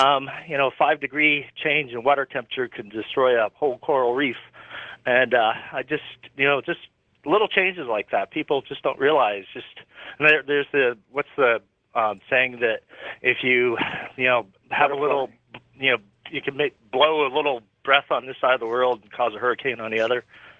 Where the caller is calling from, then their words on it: Portland, Oregon, United States; I'm calling from Portland, Oregon.